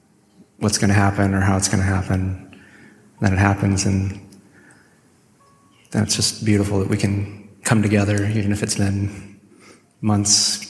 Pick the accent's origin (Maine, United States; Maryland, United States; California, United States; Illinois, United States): California, United States; and I'm from California, but I'm not, you know, the Hollywood type.